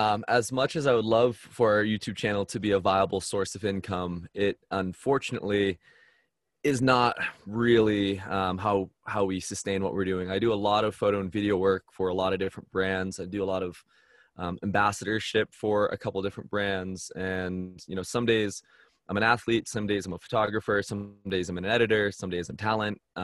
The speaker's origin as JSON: {"language": "English", "region": "Massachusetts", "country": "United States", "moved": "as an adult", "lives_now": "Park City, United States", "said": "So when I moved west from Massachusetts, I had never been further north than New York."}